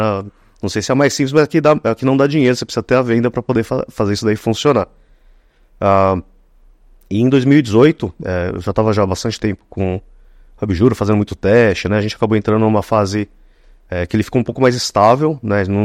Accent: São Paulo, Brazil; Eu sou São Paulo, Zona Leste, São Paulo.

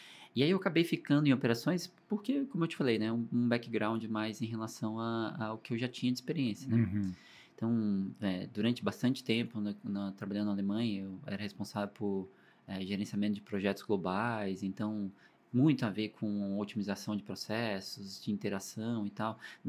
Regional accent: Brasília, Federal District, Brazil; eu sou de Brasília, né? Não sou nativo aqui do Espírito de São Paulo. Então, estou aqui já há bastante tempo. Não peguei o sotaque ainda, mas já estou aqui há bastante tempo. Eu vim fazer faculdade

